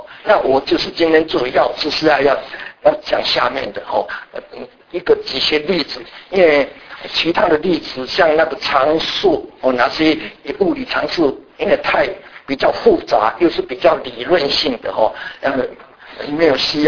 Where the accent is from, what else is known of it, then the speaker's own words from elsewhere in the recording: Taiwan; accent: Taiwanese Mandarin; 这个我是台湾国语啊，所以我不知道